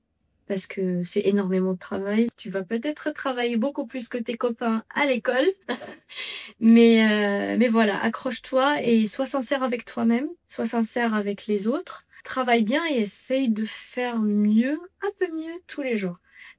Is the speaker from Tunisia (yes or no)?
yes; Tunisia; moved away; ça fait quand même 15 ans depuis que j'ai quitté la Tunisie.